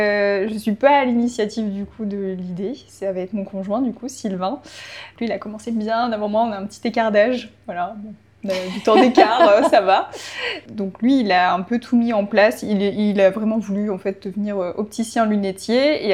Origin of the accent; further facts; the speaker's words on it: Verdun, Grand Est, France; Alors non, pas du tout. Moi, je suis de Lorraine, je suis verdunoise.